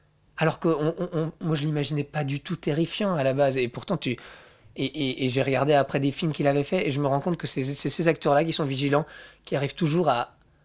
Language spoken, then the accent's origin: French; Bouzeval, Wallonia, Belgium; comme je venais de Bouzeval en Belgique, mon petit village, je fantasmais vachement les strass, les paillettes et tout.